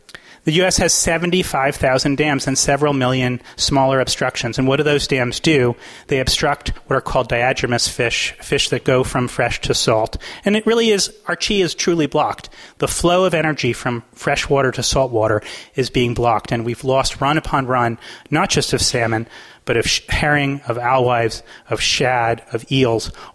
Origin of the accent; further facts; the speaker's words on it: Connecticut, United States; So this is my home state of Connecticut. I can say this because I'm from Connecticut